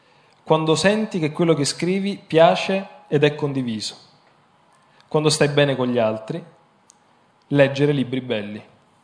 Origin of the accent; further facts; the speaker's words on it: Campania, Italy; per i non campani che sono qui, la mozzarella è buona quando ti lascia in bocca, almeno così si diceva dalle mie parti